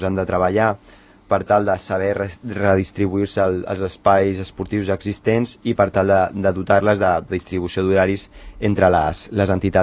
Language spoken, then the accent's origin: Catalan; Mirasol, Catalonia, Spain; Jo que sóc de Mirasol